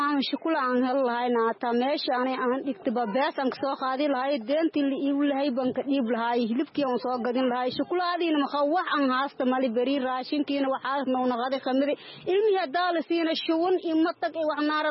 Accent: Bu'aale, Middle Juba, Somalia; Waxaan ka imaaday degmada Buwaal Cagteedo

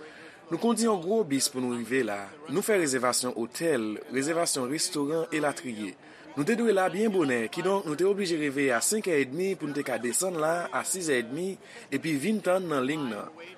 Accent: Colombia; Nous venons ici là avec toute la famille. Nous sommes de Colombie.

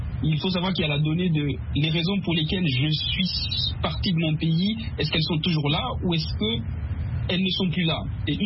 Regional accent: Rwanda; moved away; même s'il y a la paix, par exemple, dans mon pays d'origine, au Rwanda

